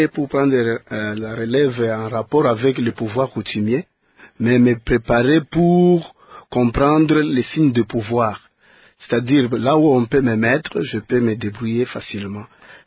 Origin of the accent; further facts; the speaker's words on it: Malembankulu, Haut-Lomami, DR Congo; Enfance à Moulongo, à Malembankoul.